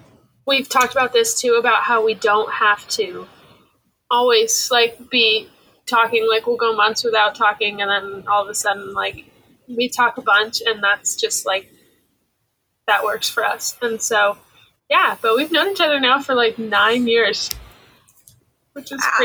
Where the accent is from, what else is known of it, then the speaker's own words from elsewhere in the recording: New Hampshire, United States; I'm from New Hampshire.